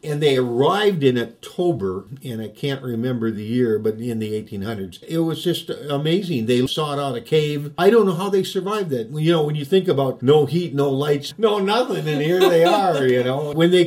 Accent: Lake Park, United States; I grew up in Lake Park, graduated from high school there in 1960, so I've been around an awful long time, but my great-grandparents came over from Sweden.

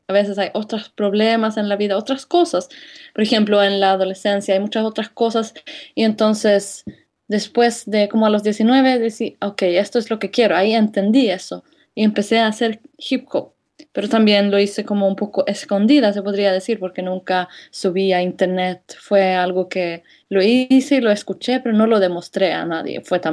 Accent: Sweden; Spanish is a second language; soy de Suecia y yo creo que fue algo que siempre quise hacer

